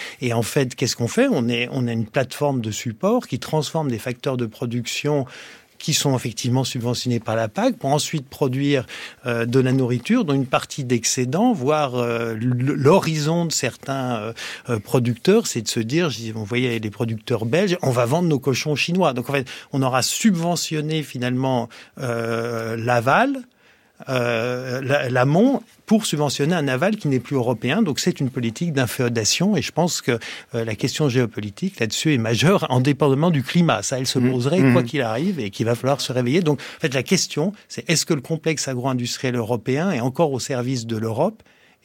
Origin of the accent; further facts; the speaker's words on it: Switzerland; la chimie suisse, puisque je viens de Suisse